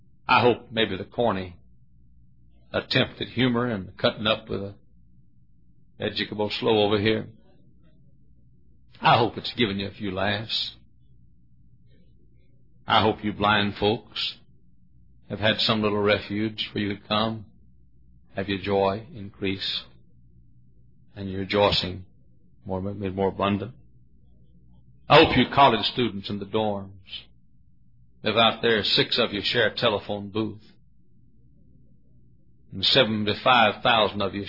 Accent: the South, United States; now in Hammond, United States; I'm a Southerner.

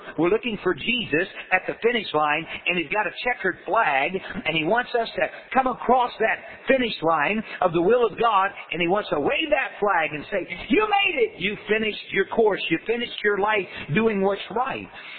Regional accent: Winchester, Indiana, United States; for 41 years, I was from Indiana, and I lived there all my life. Little town that I grew up in Indiana, it's called Winchester, Indiana.

